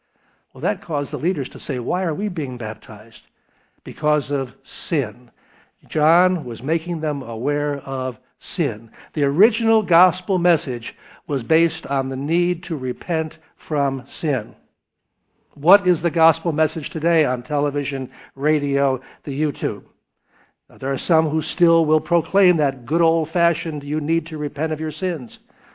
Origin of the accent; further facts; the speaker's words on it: Knoxville, Tennessee, United States; I was from Knoxville, Tennessee, and that ranks high among those who are Bible believers.